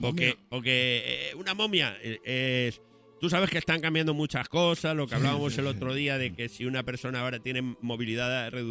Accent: Spain; Y eso que soy español.

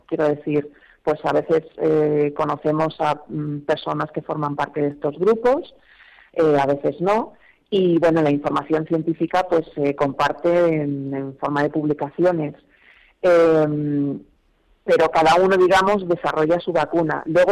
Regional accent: Madrid, Community of Madrid, Spain; te doy mi opinión personal, sí, como madrileña.

